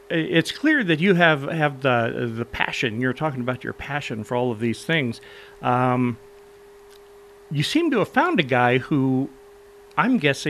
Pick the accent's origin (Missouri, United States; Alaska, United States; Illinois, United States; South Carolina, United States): Alaska, United States; Dillingham; I grew up out in Dillingham. And we had salmon three meals a day, 365 days a year.